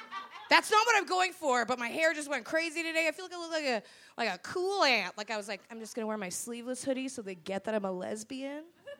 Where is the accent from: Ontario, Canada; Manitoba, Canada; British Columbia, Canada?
Manitoba, Canada; Winnipeg; Like, I'm originally from Winnipeg. Thank you. Hold your applause.